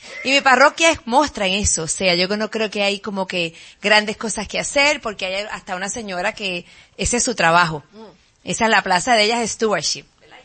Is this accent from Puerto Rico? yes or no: yes; Puerto Rico; moved away; hace apenas 4 años que me mudé de Puerto Rico para acá, ¿verdad?